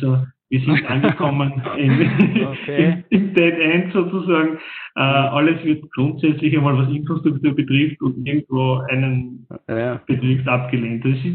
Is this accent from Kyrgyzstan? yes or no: no; Salzburg, Austria